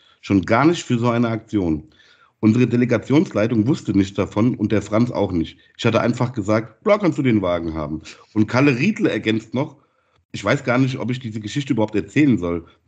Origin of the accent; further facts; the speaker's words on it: Bavaria, Germany; Das Allgäu, wo ich herkomme, liegt nicht ganz so weit weg von Erber, wo wir während der WM gewohnt haben.